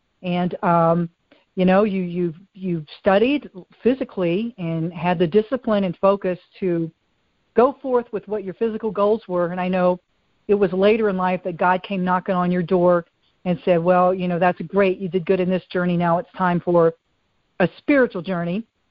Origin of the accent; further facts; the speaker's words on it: Roanoke, Virginia, United States; We grew up just right outside of the Blue Ridge Mountain region in Roanoke, Virginia.